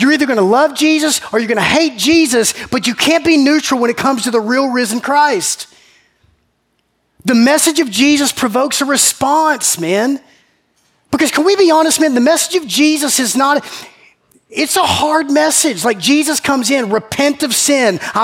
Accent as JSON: {"language": "English", "town": "Macon", "region": "Georgia", "country": "United States", "said": "My wife and I are originally from Macon. We're from Middle Georgia."}